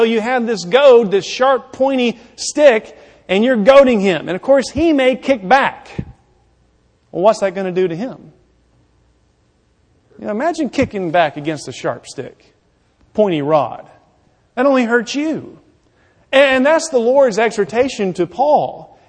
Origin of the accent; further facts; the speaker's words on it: Alabama, United States; Now, again, I am from Alabama. I am from small town Alabama.